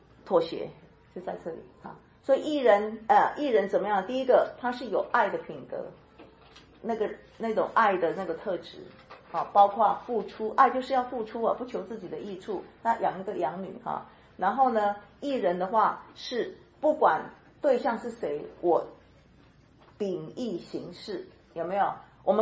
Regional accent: Taiwan; 我是台湾人，所以我的话会有一点哈，没有像你们那么好。

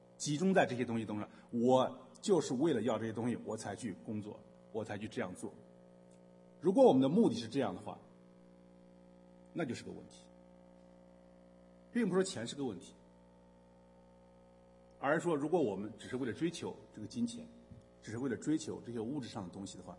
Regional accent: China; now in United States; 我们当初来美国的时候，我不能说百分之百了，绝大多数来美国人的，就是我们从中国来的

